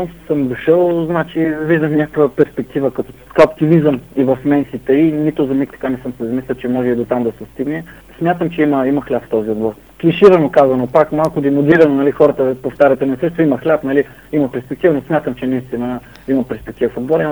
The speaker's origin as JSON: {"language": "Bulgarian", "town": "Plovdiv", "region": "Plovdiv Province", "country": "Bulgaria", "tie": "born or raised there", "said": "Все пак съм пловдивчанин, израснал съм в този град, доста приятели ми от двете страни, и от Ботев, и от Локомотив."}